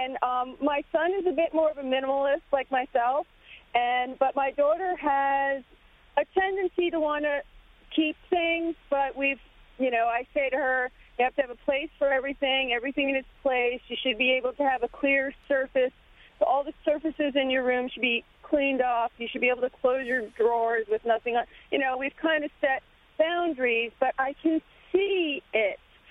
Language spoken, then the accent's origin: English; Middletown, New Jersey, United States; I'm from Middletown, New Jersey.